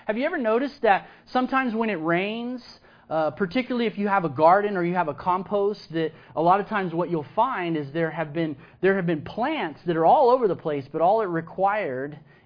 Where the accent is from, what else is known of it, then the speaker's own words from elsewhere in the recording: Texas, United States; something that should make all of us as Texans proud.